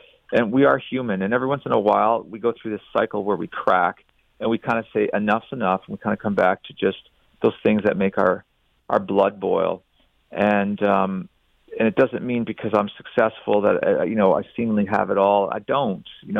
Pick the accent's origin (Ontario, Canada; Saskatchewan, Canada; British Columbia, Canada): Ontario, Canada; Niagara Falls; even as a young boy, and I was growing up in Niagara Falls, Niagara on the Lake, just south of Toronto